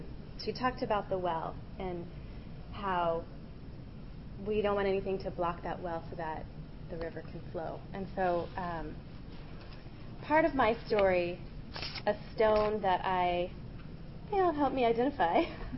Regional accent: Mission Viejo, California, United States; Because I had lived in Mission Viejo before. I grew up in Mission Viejo.

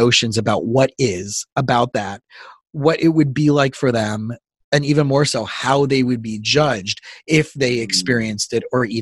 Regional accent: Florida, United States; also born or lived in Israel; Growing up in South Florida, I didn't grow up in California.

